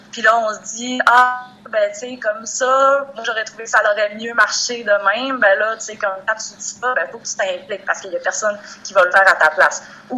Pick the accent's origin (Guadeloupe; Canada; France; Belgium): Canada; Chicoutimi, Quebec; nous autres, l'organisation, on vient de Chicoutimi.